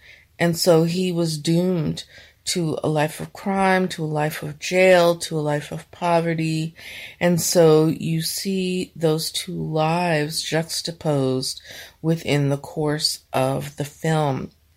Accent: New York City, New York, United States; quite far from my own experience growing up in the 1960s and 70s in New York City.

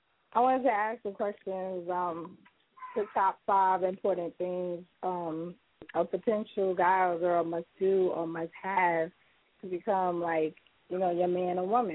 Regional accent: Long Island, New York, United States; I'm from Long Island.

